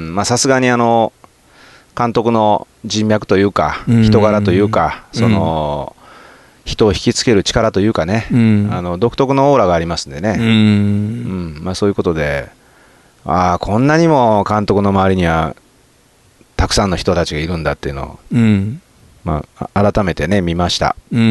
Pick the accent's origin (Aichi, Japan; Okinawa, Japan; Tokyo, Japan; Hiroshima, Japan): Hiroshima, Japan; 広島出身なんで